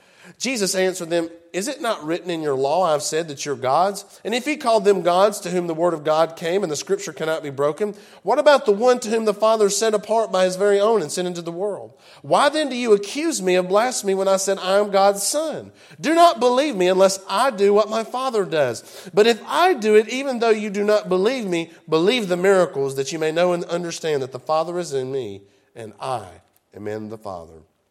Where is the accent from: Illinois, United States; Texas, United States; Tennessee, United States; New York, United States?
Tennessee, United States; Jackson; Look, y'all, I'm from Jackson, Tennessee. I just tell it like it is.